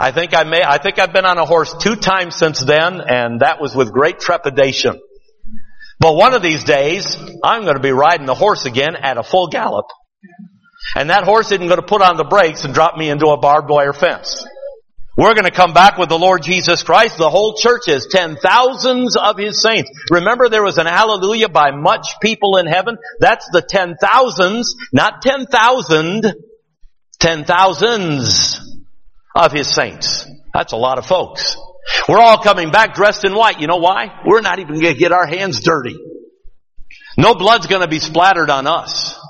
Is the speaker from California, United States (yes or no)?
no; Detroit, Michigan, United States; I'm a city boy. I'm from Detroit.